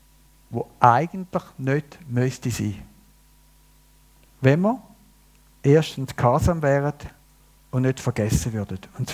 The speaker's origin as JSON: {"language": "German", "country": "Switzerland", "said": "Und Herr, wir haben als Schweizer Volk erlebt"}